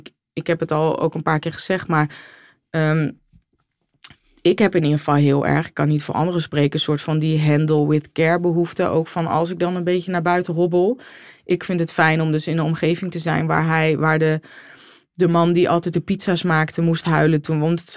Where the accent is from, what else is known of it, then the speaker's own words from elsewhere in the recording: Deventer, Overijssel, Netherlands; ik kom oorspronkelijk uit Deventer en Finne ook.